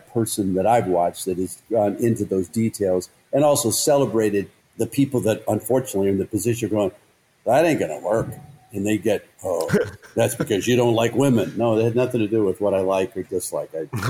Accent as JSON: {"language": "English", "region": "Colorado", "country": "United States", "tie": "born or raised there", "moved": "yes", "lives_now": "Michigan, United States", "said": "let's say there's two bridges up from my home state of Colorado or Michigan, where I moved to."}